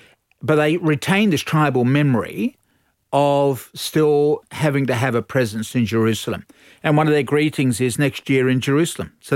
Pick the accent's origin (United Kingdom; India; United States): United Kingdom; England; I speak as an Englishman